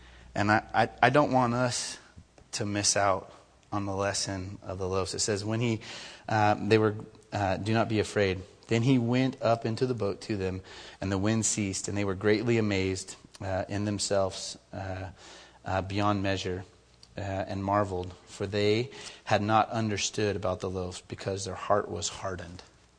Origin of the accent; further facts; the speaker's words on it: California, United States; Granted, I came from California, and I went to school with Greg Laurie for a little bit, and went to Harvest Crusades, and went to church of 5,000 people.